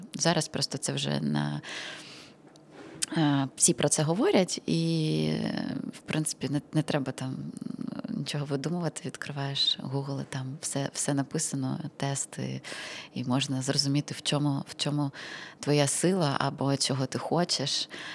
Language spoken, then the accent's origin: Ukrainian; Svitlovodsk, Kirovohrad Oblast, Ukraine; Я зі Світловодська, Кропивницька область.